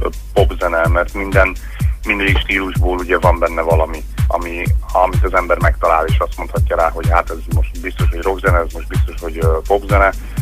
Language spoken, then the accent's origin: Hungarian; Mátraderecske, Heves, Hungary; egy Mátradereske nevű kis faluba, ahol én fölnőttem, ott szintén sok zenész volt